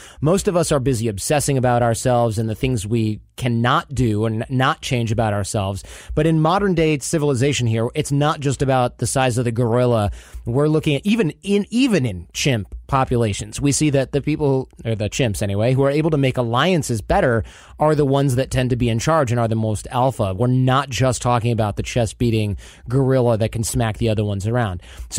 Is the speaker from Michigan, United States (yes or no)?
yes; Michigan, United States; And I grew up in Michigan, and I don't think I knew anybody that spoke German who wasn't German.